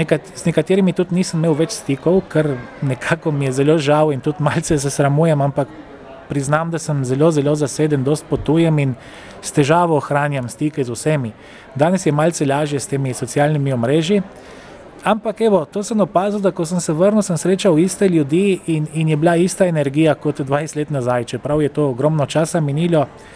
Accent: Friuli-Venezia Giulia, Italy; sem zamejski Slovenec iz doline pri Trstu, imam to prednost, da recimo poznam tudi malce italijanske kulture in seveda jezik.

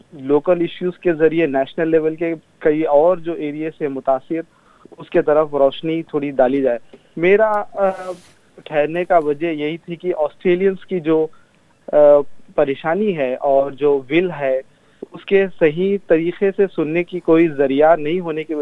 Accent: Hyderabad, Telangana, India; now in Melbourne, Australia; मैं जो हूँ इंडिया से हूँ, हैदराबाद से, और इस वक्त मैं मेलबर्न में हूँ

